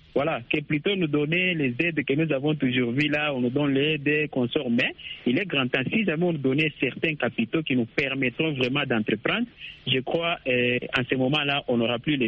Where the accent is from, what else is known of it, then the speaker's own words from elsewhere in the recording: Lubumbashi, Haut-Katanga, DR Congo; je crois qu'il y a beaucoup d'entreprises étrangères qui sont, par exemple, chez nous à Lubumbashi.